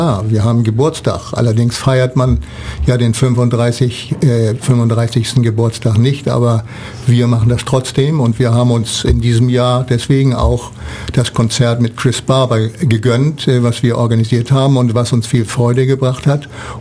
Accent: Northern Germany, Germany; accent: North German; Wie man aus meiner Stimme entnehmen kann, bin ich Norddeutscher.

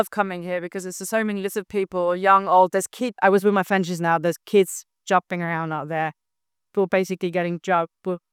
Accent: Ulm, Baden-Württemberg, Germany; now in Darmstadt, Germany; Because we're all from Ulm.

